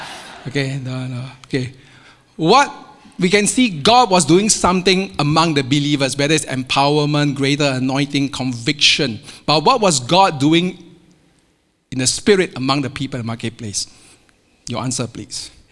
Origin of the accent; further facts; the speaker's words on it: Singapore; moved away; accent until I left Singapore. And, you know, I'm a Galilean in a sense. You know, I speak, y'all find my accent very strange.